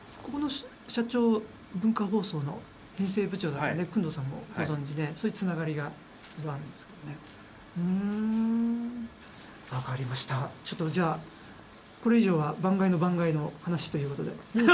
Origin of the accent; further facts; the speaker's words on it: Akita, Japan; 秋田なんですよ、秋田出身ですかね